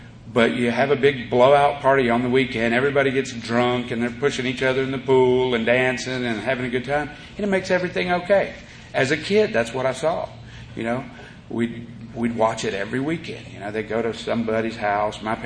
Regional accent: South Miami, Florida, United States; all my cousins and older brothers and sister and neighbors, we grew up in South Miami, kind of an ethnically diverse neighborhood.

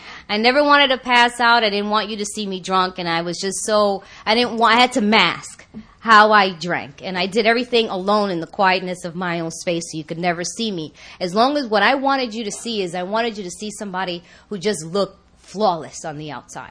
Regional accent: New York, United States; now in Los Angeles, United States

